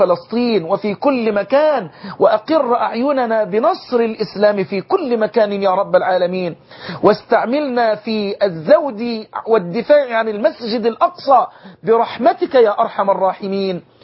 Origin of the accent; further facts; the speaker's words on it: Egypt; بلدنا مصر